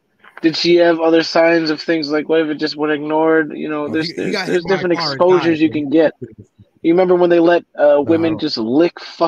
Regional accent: Connecticut, United States; also born or lived in California; I grew up in Connecticut when it wasn't apparently horrendous to be there.

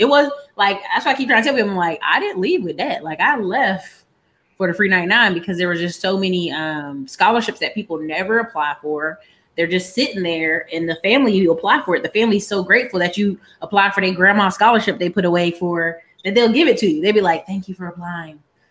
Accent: Alaska, United States; So the best way to explain it is I am a military kid. Parents both did military. Mom did 26 years. So they got to live in some really cool places. My brother got Germany and all this other stuff overseas. But by the time we were born, we got Alaska

